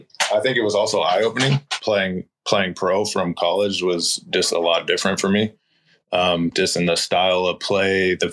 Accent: Oceanside, California, United States; Yeah, like you said, I'm from Oceanside, California. I went to El Camino High School.

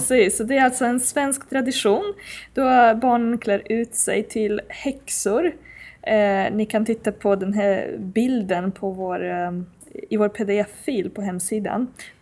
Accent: Poland; Swedish is a second language; now in Sweden; Jag kommer ju från Polen och det är en stor högtid i Polen. Men jag tar med mig lite traditioner hit.

